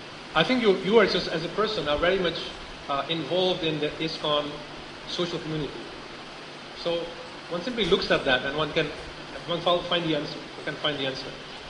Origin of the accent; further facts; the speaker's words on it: Netherlands; English is a second language; If you just talk about general people in the West, I'm from Holland.